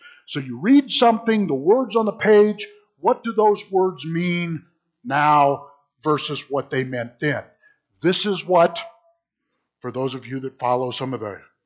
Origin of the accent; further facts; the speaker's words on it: United States; Well, also would have a lot of presuppositions where I'm an American, so I'm going to read ancient, you know, Genesis and ancient biblical literature or the Constitution, and I'm going to read it like a 2021 American.